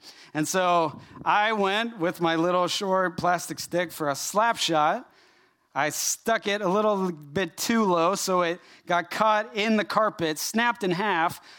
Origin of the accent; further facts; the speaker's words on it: Arizona, United States; My brother and I, we grew up in Arizona. It was always hot outside